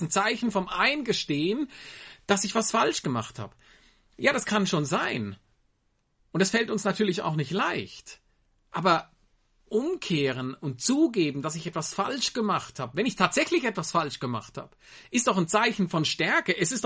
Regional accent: Germany; now in Switzerland; 3 Kinder und ich darf in der Schweiz leben als Deutscher.

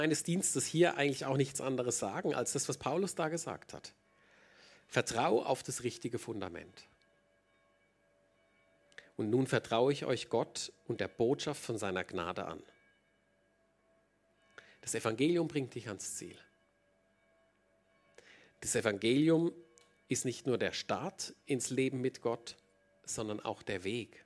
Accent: Switzerland; für uns als Schweizer

